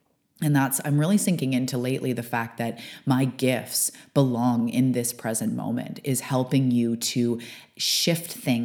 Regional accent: British Columbia, Canada; I am a Canadian. I'm living on the west coast of Canada.

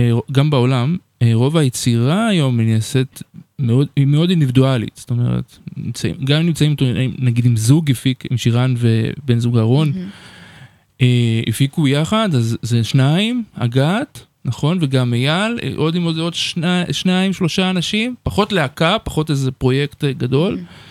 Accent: Beersheba, Southern District, Israel; אני כאילו בא מבאר שבע, ממשפחת טוניסאית, וזה באמת החזיר אותי לשם

